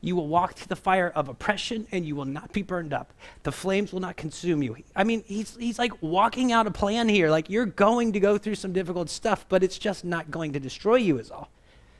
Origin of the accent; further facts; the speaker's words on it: Florida, United States; you know, I grew up in Florida, so the things we may have pruned may have been oranges or tangerines and grapefruits